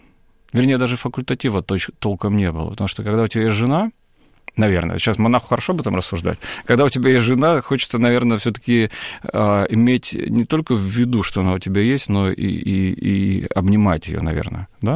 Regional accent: Brest, Brest Region, Belarus; moved away as an adult; also born or lived in Warsaw, Poland; now in Moscow, Russia; жизнь моя московская началась в 2003 году, я переехал сюда из Бреста. Я родился и вырос в Бресте. Какое-то время учился в Варшаве параллельно с учебой в университете в Бресте. Но, тем не менее, в 2003 году я переехал в Москву.

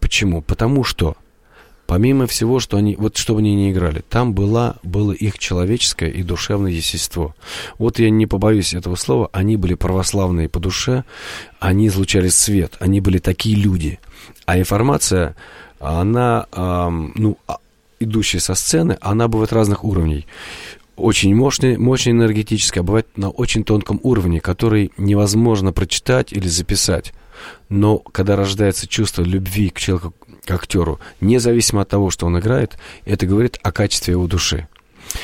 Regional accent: Russia; я испытываю гордость, что я тоже россиянин

